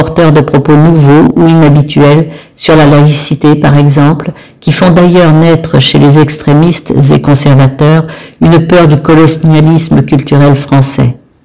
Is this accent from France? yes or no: yes; France; Je suis français, donc je peux passer dans la zone H2 où même le maire ne peut pas passer.